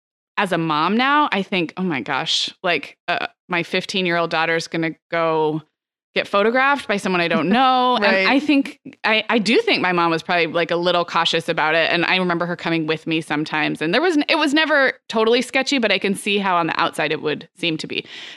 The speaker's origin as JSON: {"language": "English", "town": "Santa Barbara", "region": "California", "country": "United States", "tie": "born or raised there", "said": "Growing up in Santa Barbara, there's a very famous, well-known at the time, at least, photography school"}